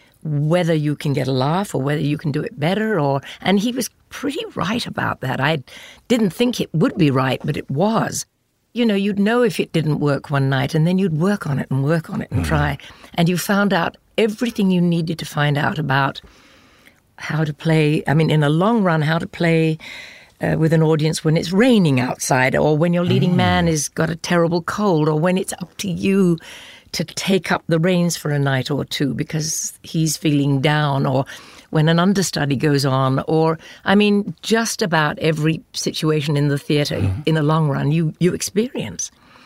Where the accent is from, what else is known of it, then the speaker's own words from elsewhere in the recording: England, United Kingdom; Love England. Oh, my God. Yeah.